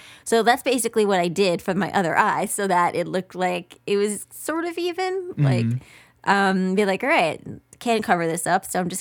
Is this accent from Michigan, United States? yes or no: no; Long Island, New York, United States; And I was from Long Island too, so obviously … was a big thing.